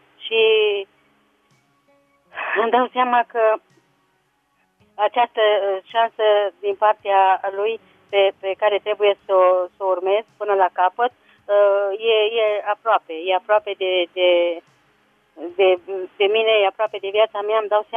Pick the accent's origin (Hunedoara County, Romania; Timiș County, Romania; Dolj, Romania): Hunedoara County, Romania; Vulcan; din Vulcan.